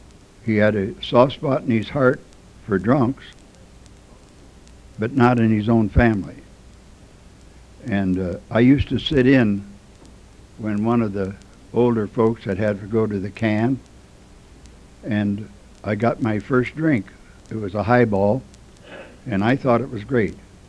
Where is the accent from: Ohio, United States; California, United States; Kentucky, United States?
Ohio, United States; Lima; And I was born and raised in Lima, Ohio.